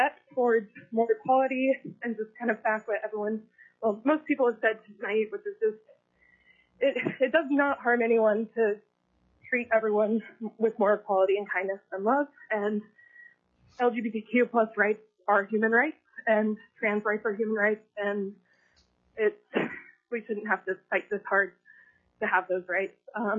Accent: Anchorage, Alaska, United States; I live in, was born and raised in Anchorage, Alaska, on Dene land.

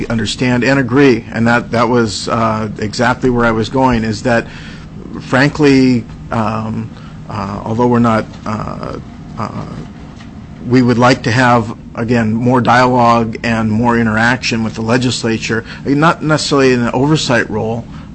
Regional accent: Fairbanks, Alaska, United States; I am from Fairbanks. Yes, sir.

